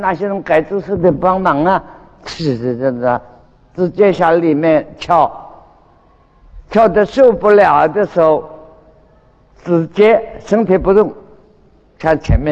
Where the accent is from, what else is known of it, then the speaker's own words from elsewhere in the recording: China; 那我们中国人叫兰花手印